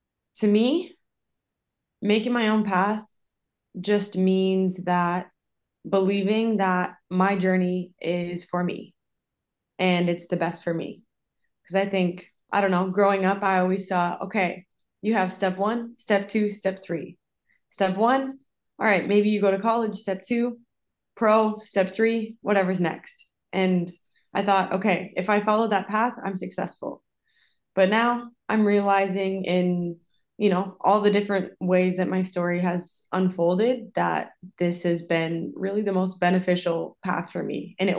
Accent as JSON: {"language": "English", "region": "Minnesota", "country": "United States", "also_born_or_lived": "South Dakota, United States / Costa Rica / Iceland / Sweden", "said": "I'm originally from Minnesota. Went to school at South Dakota State."}